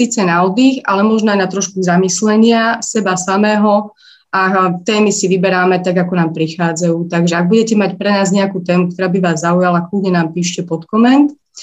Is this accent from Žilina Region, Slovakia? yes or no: yes; Žilina Region, Slovakia; A ja som teda vychovávaná z Oravy